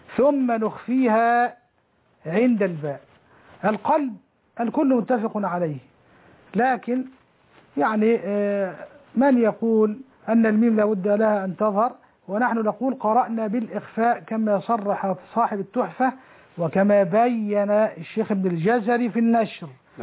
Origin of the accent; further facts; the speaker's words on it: Egypt; وأنا مصري من مصر